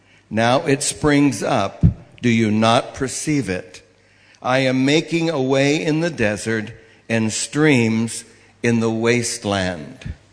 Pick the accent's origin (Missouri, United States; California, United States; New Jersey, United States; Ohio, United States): California, United States; Los Angeles; I come from Los Angeles, where it's usually warmer than London